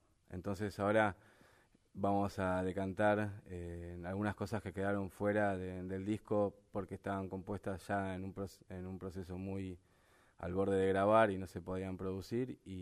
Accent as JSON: {"language": "Spanish", "region": "Buenos Aires", "country": "Argentina", "tie": "born or raised there", "said": "nosotros nos criamos muchos en Almagro, o en el centro"}